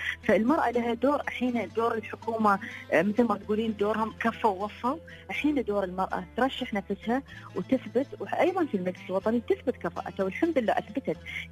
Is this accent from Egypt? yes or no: no; United Arab Emirates; أنا كمرأة إماراتية